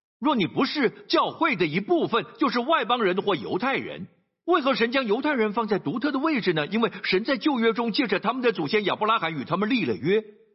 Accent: Singapore; 我们新加坡人喜欢说 Paisei

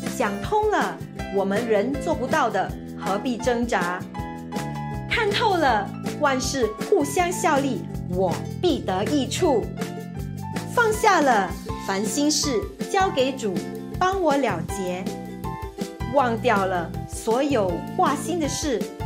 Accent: Fujian, China; 其实啊，我们福建人比较容易一点，两个字

